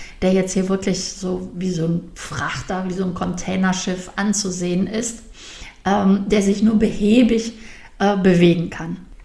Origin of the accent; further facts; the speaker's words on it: Cologne, North Rhine-Westphalia, Germany; ich bin Kölnerin, wir lebten in Köln, meine Mutter, meine Schwester und ich.